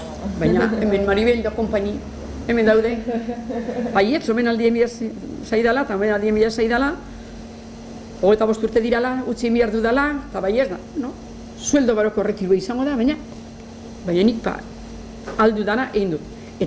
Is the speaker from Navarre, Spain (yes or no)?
no; Eibar, Basque Country, Spain; also born or lived in Bergara; Ni jaiotzez Bergara naiz. Baina lau urte ikarri ninduten Eibarrera.